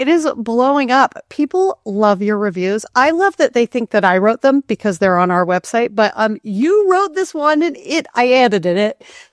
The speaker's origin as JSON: {"language": "English", "town": "Kenai", "region": "Alaska", "country": "United States", "tie": "born or raised there", "said": "Oh no, I grew up in Kenai, Alaska. I was doing stuff that was super dangerous."}